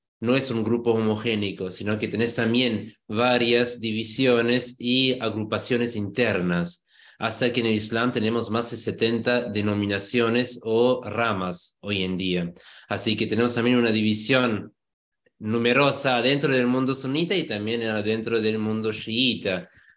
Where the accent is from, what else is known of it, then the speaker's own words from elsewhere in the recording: Germany; Spanish is a second language; also born or lived in London; now in Argentina; Yo nací en Alemania, mis padres son de Pakistán, yo nací, fui criado en Alemania.